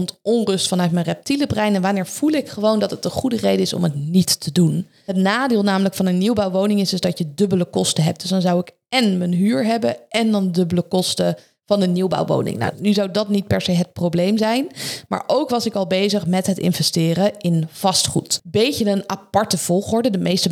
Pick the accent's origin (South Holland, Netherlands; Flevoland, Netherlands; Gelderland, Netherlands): South Holland, Netherlands; Leiden; Ik wil weer lekker terug naar Leiden. Ik kom oorspronkelijk uit Leiden. Hier zit mijn sportschool, hier zit mijn alles. En ik merkte toen ik in Amstelveen woonde en ook toen ik in Weesp woonde, dat ik de hele tijd onderweg was.